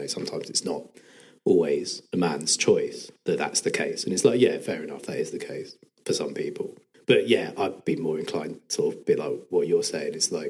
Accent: Hove, South East England, United Kingdom; now in Hurstpierpoint, United Kingdom; I'm from Hove, actually. Neither side of my family is from here, but I was born here. I grew up in Brighton, in Hove. And always said, like, oh, I'll never live outside the city, and then got priced out and moved to Hurstpit Point.

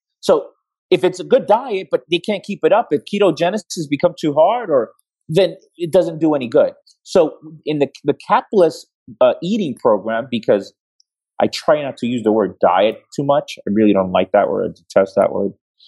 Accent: New York, United States; I'm such a New Yorker.

